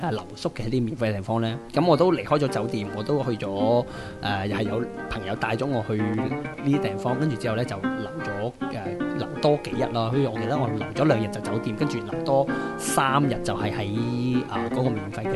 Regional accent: China; 我哋中國人有一個優勝之處就係佢哋日本人用好多嘅。漢字

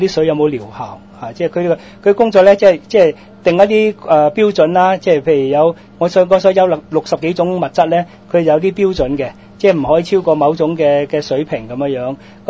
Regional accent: Hong Kong; 公平競爭我哋香港人一向推用㗎啦

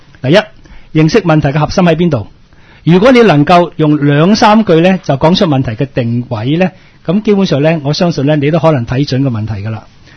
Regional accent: Hong Kong; 我们作为一个香港人，如果我能够只是付出少少的力

